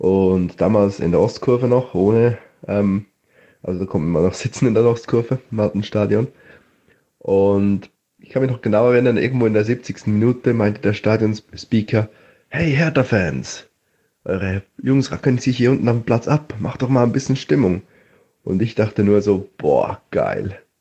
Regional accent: Switzerland; Ich komme aus der Schweiz

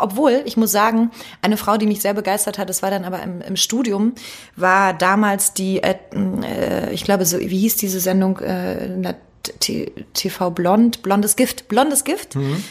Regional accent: Berlin, Germany; also born or lived in Hamburg; Ich bin eine Berliner Pflanze, ich muss zurück. Und dann bin ich nach Berlin wieder zurück

